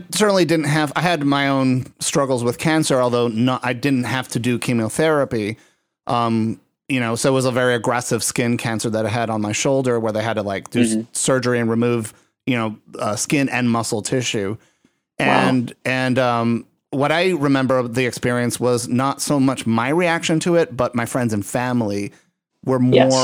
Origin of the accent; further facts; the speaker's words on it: Puerto Rico; I come from Puerto Rico. I'm very fair skinned